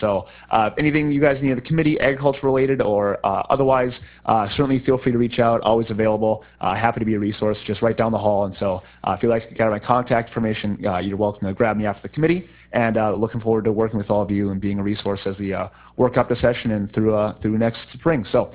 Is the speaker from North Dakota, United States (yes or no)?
yes; Wishek, North Dakota, United States; I'm originally from Wishick, North Dakota, the sauerkraut capital of the world, as I like to call it, and did my undergrad at NDSU